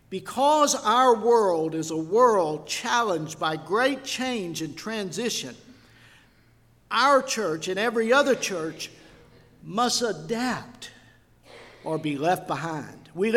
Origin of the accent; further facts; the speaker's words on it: Sulphur, United States; When I was growing up in Sulphur, my parents built the house that I grew up in 1953 and moved in 1954, and I knew everybody in our neighborhood.